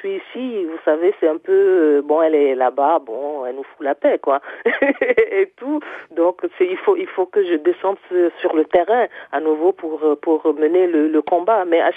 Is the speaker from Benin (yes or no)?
yes; Benin; now in France; ça faisait à peu près une dizaine d'années que j'étais retournée dans mon pays d'origine, le Bénin.